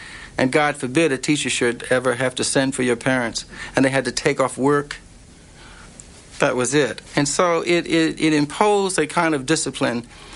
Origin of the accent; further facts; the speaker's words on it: Philadelphia, Pennsylvania, United States; I grew up in South Philadelphia. We didn't realize it was segregated. All we knew is that our neighborhood was all black